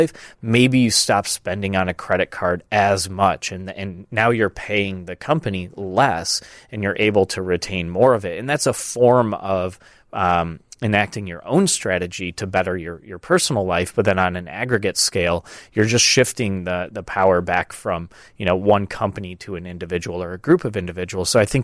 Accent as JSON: {"language": "English", "region": "Michigan", "country": "United States", "tie": "born or raised there", "said": "I grew up in rural Michigan, and my joke is that my hometown had half as many people as the Merchandise Mart has people walking in and out of their doors every day. It's 5,000 people, very small, lots of corn everywhere."}